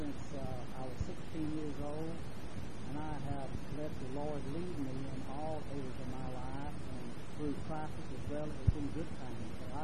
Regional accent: Rockmart, Georgia, United States; born there; I was born in Rock Mart, Georgia, on December 27, 1924.

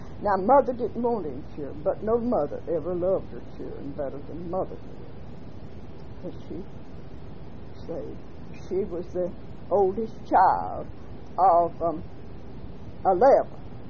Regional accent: Broomtown, Alabama, United States; born there; I was born in Cherokee County at Broomtown, Alabama.

